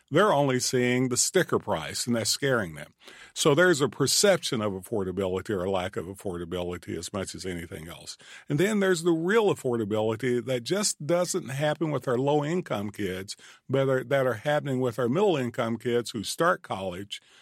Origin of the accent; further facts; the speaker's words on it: Manchester, Kentucky, United States; I'm starting off the listening tour in my hometown of Manchester